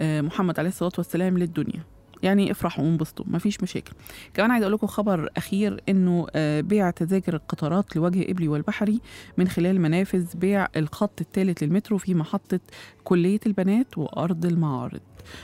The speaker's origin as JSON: {"language": "Arabic", "country": "Egypt", "said": "كل سنة واحنا مصريين، يعني امبارح كان عندنا رأس السنة المصرية"}